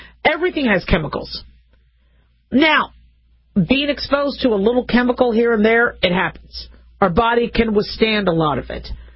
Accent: Phoenix, Arizona, United States; I grew up in Phoenix, Arizona, and things melted.

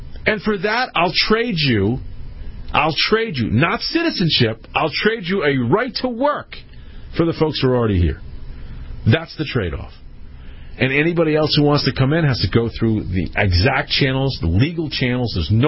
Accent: Connecticut, United States; Dave in my home state of Connecticut.

